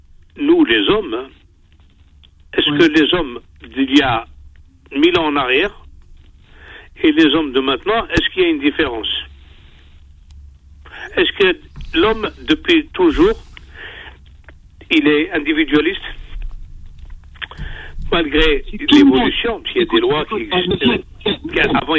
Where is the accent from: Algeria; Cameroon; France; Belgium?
Algeria; je suis de musulman de culture, hein, je suis algérien.